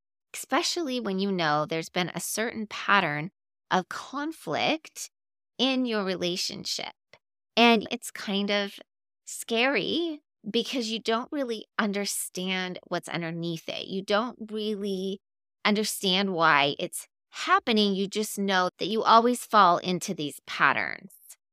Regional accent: Bear Lake, Utah, United States; I grew up in Bear Lake, Utah.

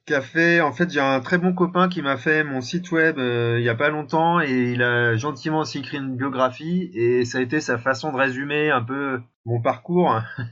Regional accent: France; en tant que Français, on était assez bien placé pour découvrir cette musique

